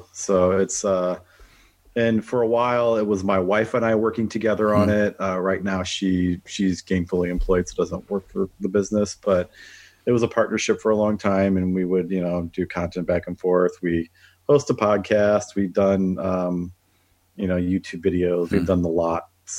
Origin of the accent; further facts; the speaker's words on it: Indiana, United States; in Indiana. about 45 minutes outside of Chicago, close enough to where I usually just tell people I'm from Chicago.